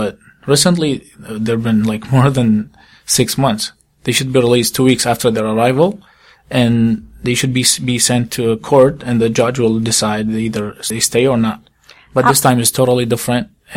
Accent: Iraq; "We are here to apply for asylum. We're from Iraq."

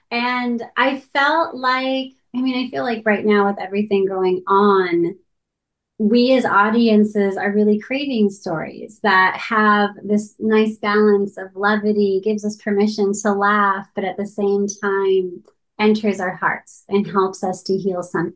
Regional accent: Santee, California, United States; myself am first generation Mexican American growing up in Santee, which I'm sure you're familiar with, is nicknamed Clantee

